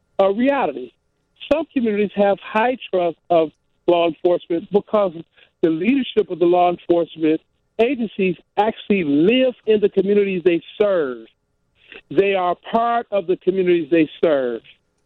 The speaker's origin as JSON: {"language": "English", "town": "Detroit", "region": "Michigan", "country": "United States", "tie": "born or raised there", "said": "I grew up in Detroit, 10 minutes from Windsor, Canada, and I can recall many, many nights as a high school student looking for a good place to hang out."}